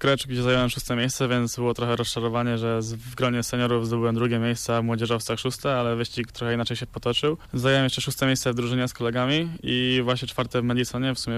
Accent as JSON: {"language": "Polish", "town": "Zielona Góra", "region": "Lubusz Voivodeship", "country": "Poland", "said": "Pochodzę z Zielonej Góry"}